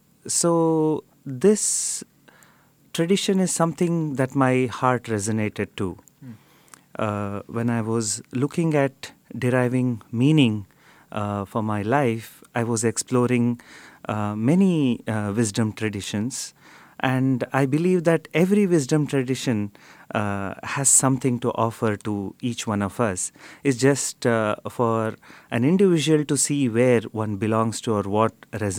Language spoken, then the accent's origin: English; Shivamogga, Karnataka, India; I'm from India. I'm a Hindu monk. I was born and brought up in a place called Shivamogga, a small town in the southern state of Kar